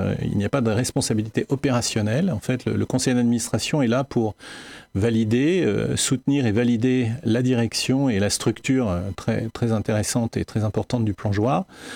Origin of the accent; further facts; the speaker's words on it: Le Mans, Pays de la Loire, France; je suis habitant du Mans depuis l'âge de 8 ans et j'ai travaillé 40 ans chez Collart, qu'on connaît beaucoup plus sous le terme le Franc-Bourgeois, au Mans, dans la zone nord. Et je suis désormais retraité